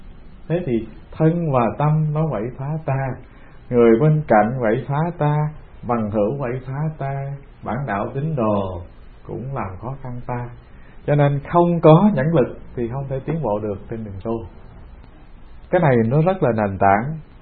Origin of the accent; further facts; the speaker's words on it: Southern Vietnam, Vietnam; Mình dân miền Nam, nhưng mà ở miền Nam mà mình trả hàng mình không mua thì bị người ta đốt phong long á.